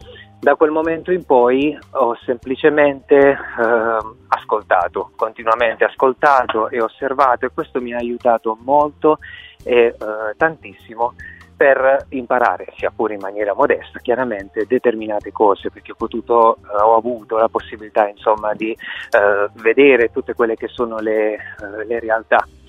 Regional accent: Barletta, Apulia, Italy; sono di Barletta, della provincia Bat della regione Puglia. Ho 42 anni

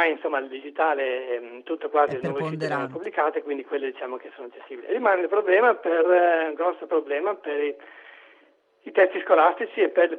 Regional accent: Udine, Friuli-Venezia Giulia, Italy; lavoro da un po' di anni ormai nello sviluppo e progettazione software per un'azienda qui locale, io sono di Udine

